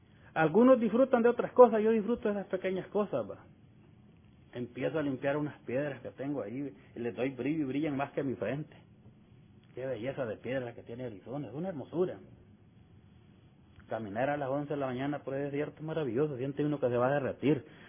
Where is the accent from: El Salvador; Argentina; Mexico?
El Salvador; siendo un hombre joven de 21 años, llegué a esos zapacones de basura en mi país, El Salvador